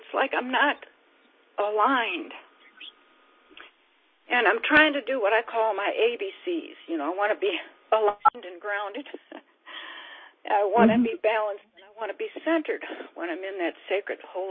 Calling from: Temple, Texas, United States; from Temple, Texas

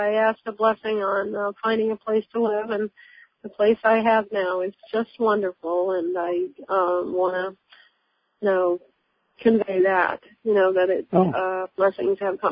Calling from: Massachusetts, United States; I'm calling from Massachusetts

